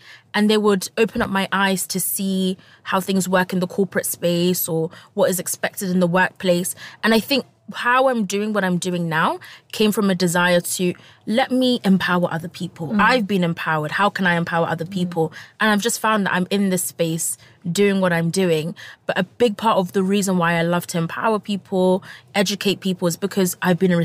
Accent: London, United Kingdom; I'm from London, England, to be specific. I am a fourth year law student.

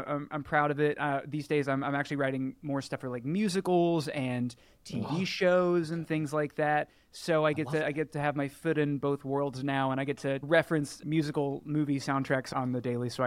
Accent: Midwest, United States; throughout my life growing up in the Midwest, movies were the thing.

